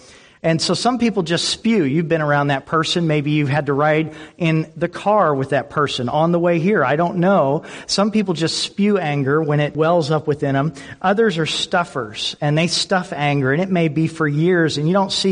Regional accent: Indianapolis, Indiana, United States; I'm from Indianapolis, Indiana, and kind of the classic from my teen years was a guy named Bobby Knight

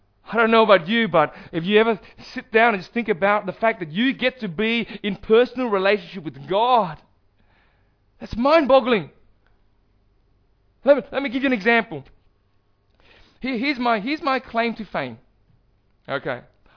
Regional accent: Perth, Western Australia, Australia; Now he asks where am I in Australia? I'm from Perth.

